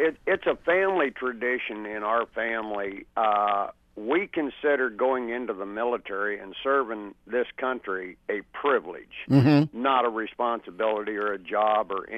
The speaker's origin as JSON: {"language": "English", "region": "Oregon", "country": "United States", "tie": "born or raised there", "also_born_or_lived": "Idaho", "lives_now": "Texas, United States", "said": "I grew up in Oregon."}